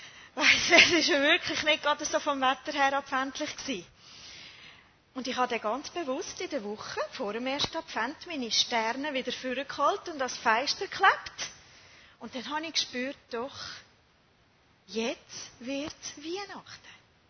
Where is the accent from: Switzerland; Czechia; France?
Switzerland; Zurich; Das bin ich, Zürcherin.